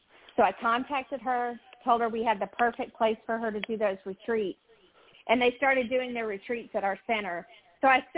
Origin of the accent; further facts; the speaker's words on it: Alabama, United States; now in Texas, United States; I live in Texas now. I'm from Alabama, but I live in Texas.